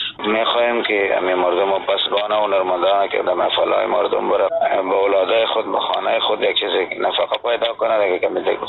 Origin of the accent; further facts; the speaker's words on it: Afghanistan; ما افغان هستیم، مسلمان هستیم